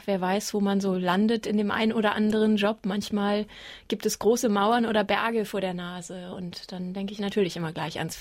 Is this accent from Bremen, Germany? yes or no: yes; Bremen, Germany; Naja, das ist ja, wo ich herkomme, vom platten Land weg da oben in Bremen.